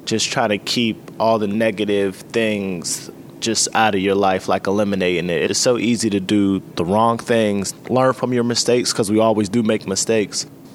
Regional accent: Pittsburgh, Pennsylvania, United States; I grew up in the Hill District all my life. I was born up Sugar Top, and then for a couple years, we moved to the North Side.

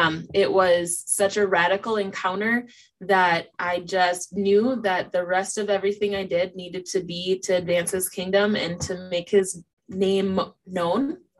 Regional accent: Detroit Lakes, Minnesota, United States; I grew up in Detroit Lakes, Minnesota, which is northern Minnesota as well.

